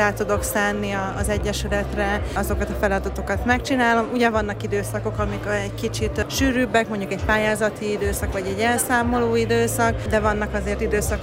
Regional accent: Szeged, Csongrád-Csanád, Hungary; born there; viszont Szegeden élek, én ott is születtem

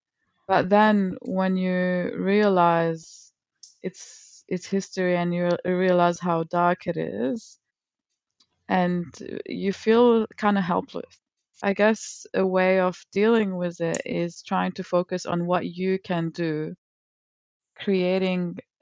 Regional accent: Lebanon; moved away; I come from Lebanon, but home at the moment is Nam.

